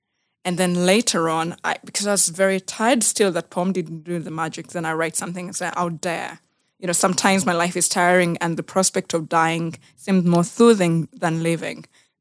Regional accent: Jinja, Eastern Region, Uganda; born there; English is a second language; So I was born in Jinja in the 1990, and then my parents separated in January 1991. And I think because of shame, my mom moved to Kalere.

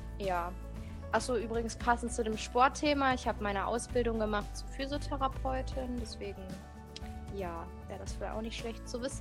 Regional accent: Ratingen, North Rhine-Westphalia, Germany; ich bin 23 Jahre alt und ich komme aus Ratingen, das ist in der Nähe von Düsseldorf.

